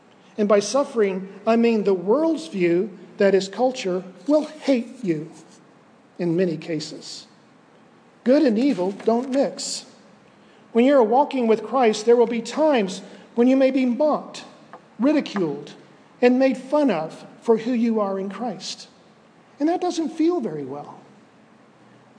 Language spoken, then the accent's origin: English; Florida, United States; Growing up in Central Florida years ago, you could take a country drive and there would be miles and miles of citrus groves.